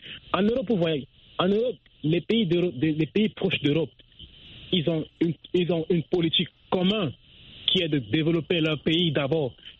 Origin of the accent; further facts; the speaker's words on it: Cameroon; Vous êtes au courant de ce qui se passe actuellement dans les pays dans le nord-ouest de chez nous au Cameroun.